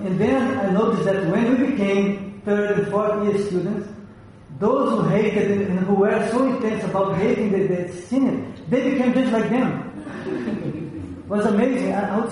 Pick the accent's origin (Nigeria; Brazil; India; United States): Brazil; I'm from Brazil, no?